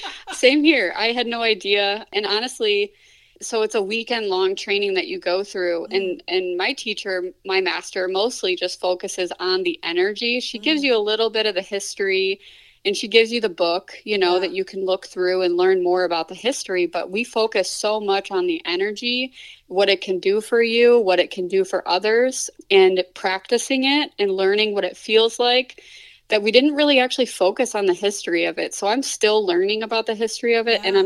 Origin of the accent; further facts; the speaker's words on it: Grand Rapids, Michigan, United States; So I'm from Grand Rapids, Michigan.